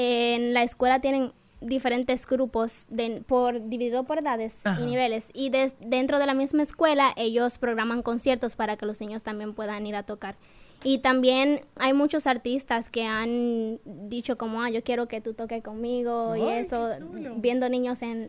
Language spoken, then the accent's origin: Spanish; Dominican Republic; es lo que me representa a mí como dominicana.